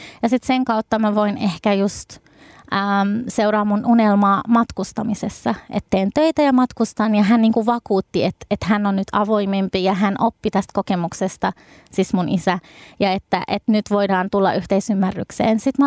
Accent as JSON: {"language": "Finnish", "region": "Babil Governorate", "country": "Iraq", "tie": "born or raised there", "lives_now": "Finland", "said": "se paikkakunta, mistä me oltiin kotoisin, on Babil. Ja Babil on kumminkin pienempi, paljon pienempi kuin Bagdad pääkaupunki."}